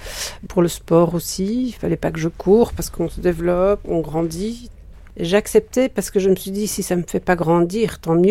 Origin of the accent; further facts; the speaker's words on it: Antwerp, Flanders, Belgium; now in Paris, France; j'habite à Paris, donc j'ai 60 ans, j'ai grandi en Belgique, dans le Nord, à Anvers. Je suis la plus jeune de 5 enfants, la plus jeune mais la plus grande. Une famille bourgeoise, catholique